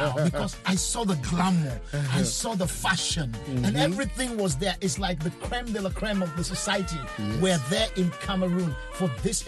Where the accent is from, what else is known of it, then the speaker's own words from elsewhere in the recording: Sierra Leone; No, I am from Sierra Leone.